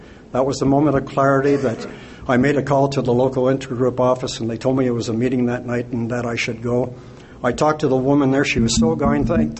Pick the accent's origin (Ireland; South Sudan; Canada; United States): Canada; Montreal, Quebec; I drank for 32 years, and I came from Montreal originally, a great family